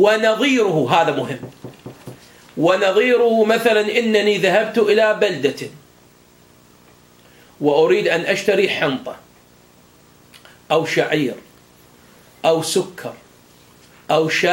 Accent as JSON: {"language": "Arabic", "country": "Iraq", "said": "بس ما أعرفه بالنسبة إلى الكيلو المتداول عندنا في العراق"}